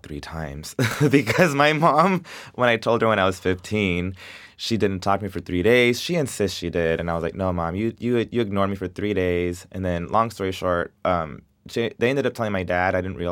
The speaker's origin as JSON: {"language": "English", "town": "Del Rio", "region": "Texas", "country": "United States", "tie": "born or raised there", "said": "I love Del Rio. I love my hometown. You know, I got picked on, I got teased, I got bullied, but, you know, I felt like I grew up, you know, with a very strong, tight family."}